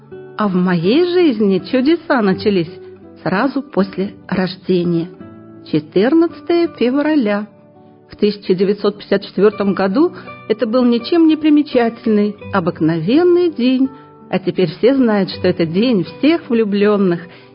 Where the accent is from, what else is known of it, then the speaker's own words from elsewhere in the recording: Kamchatka Krai, Russia; моя малая родина – Камчатка. Удивительнейший край вулканов и гейзеров, заповедный, сказочный.